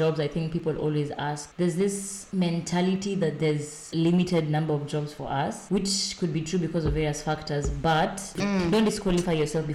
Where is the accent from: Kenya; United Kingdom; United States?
Kenya; like for us, we're students, we're Kenyan students, there's not as many scholarships as there are for the total